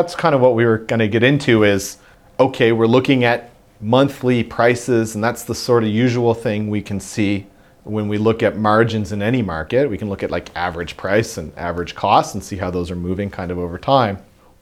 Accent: Canada; I'm Canadian

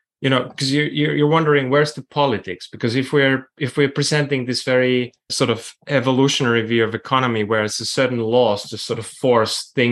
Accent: Helsinki, Uusimaa, Finland; English is a second language; So I'm from Finland originally, from Helsinki, and we now have a big app industry there.

